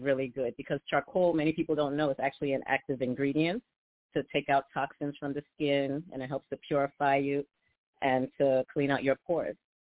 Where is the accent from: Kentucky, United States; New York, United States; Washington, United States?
New York, United States; Queens; I'm from Queens, New York, and I do a lot.